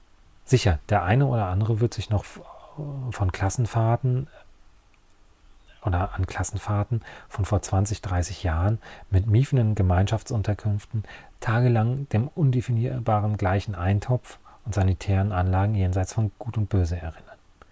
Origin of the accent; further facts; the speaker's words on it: North Rhine-Westphalia, Germany